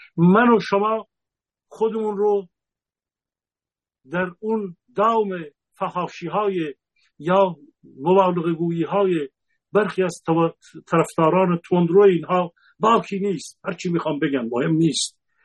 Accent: Gilan, Iran; من یک فرد اهل گیلانم،

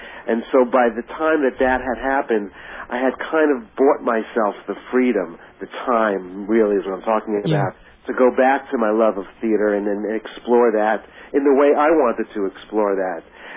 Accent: New York, United States; also born or lived in Florida; As a self-taught musician growing up in New York and then Florida

